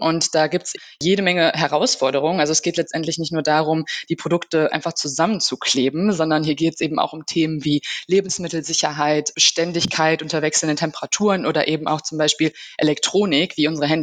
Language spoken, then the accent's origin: German; Düsseldorf, North Rhine-Westphalia, Germany; Ja, ich komme aus Düsseldorf. Ich bin 28 Jahre